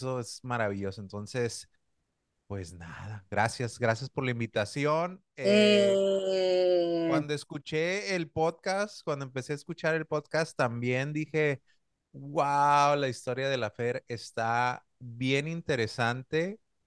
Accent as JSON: {"language": "Spanish", "town": "Tijuana", "region": "Baja California", "country": "Mexico", "said": "esos orgullos que tenía antes de que, oh, soy mexicano, o soy tijuanense"}